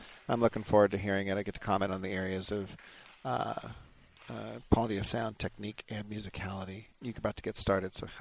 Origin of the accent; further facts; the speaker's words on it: Pleasanton, California, United States; I'm from Pleasanton, California.